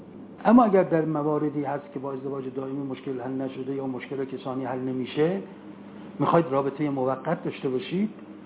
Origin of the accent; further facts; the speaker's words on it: Iran; حالا ما چون ایرانی هستیم داریم میگیم